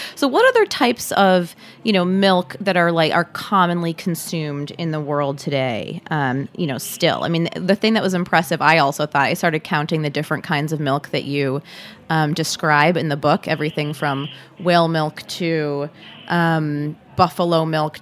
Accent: United States; I mean, I am an American. The first thing I think of is cow's milk.

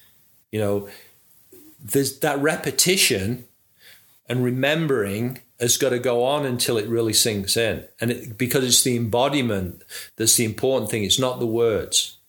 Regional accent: Manchester, North West England, United Kingdom; even if I say, you know, I'm from Manchester, on one level it's true

